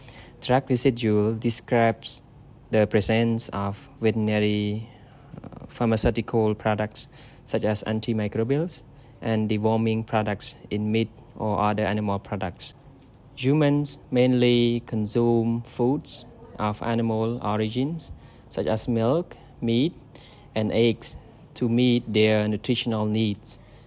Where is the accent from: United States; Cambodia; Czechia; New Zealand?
Cambodia; English is a second language; We are from Cambodia, and we are currently studying at Royal University of Agriculture, Faculty of Veterinary Medicine.